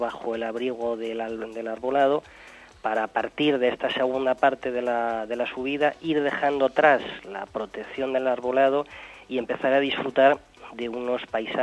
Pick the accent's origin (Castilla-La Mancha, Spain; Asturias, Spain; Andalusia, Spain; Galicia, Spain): Asturias, Spain; como yo eres asturiano, sintiéndote más orgulloso aún si cabe por haber nacido en un paraíso natural y ciclista como es mi tierra, como es Asturias.